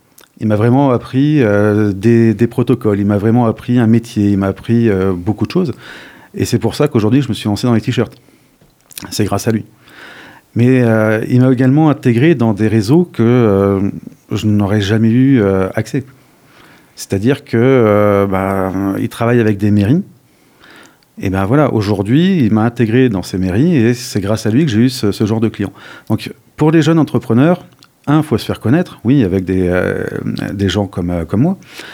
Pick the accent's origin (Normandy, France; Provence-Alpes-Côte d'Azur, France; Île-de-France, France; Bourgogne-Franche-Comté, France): Île-de-France, France; Paris; des réseaux que j'aurais jamais pu en tant que pur parisien